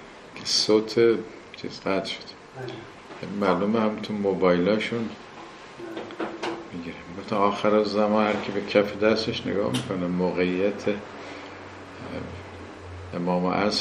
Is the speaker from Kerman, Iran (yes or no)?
yes; Kerman, Iran; بعد گفتم کرمان، ما کرمانی هستیم